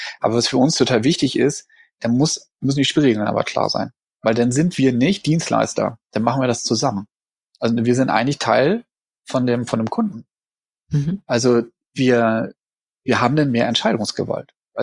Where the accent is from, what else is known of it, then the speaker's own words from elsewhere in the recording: Berlin, Germany; ich komme ja aus Berlin